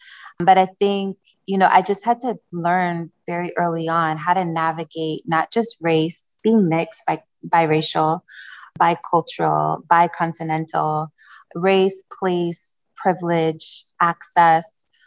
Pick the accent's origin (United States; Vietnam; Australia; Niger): Niger; moved away; also born or lived in Democratic Republic of the Congo; She raised me as a single mother in Niger, West Africa, which is sub-Saharan Africa, landlocked, a very dry country. It's a Muslim country